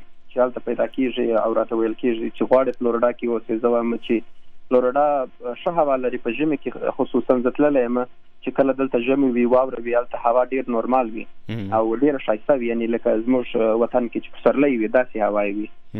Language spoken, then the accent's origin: Pashto; Kandahar, Afghanistan; now in United States; زه اصلا د کندهار ولایت یم، کندهار کې مې ژوند کاوه.